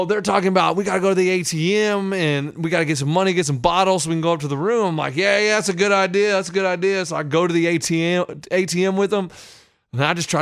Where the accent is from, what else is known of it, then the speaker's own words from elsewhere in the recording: Austin, Texas, United States; I'm not even from Houston, right? I'm not even from Houston. I'm from Austin, Texas.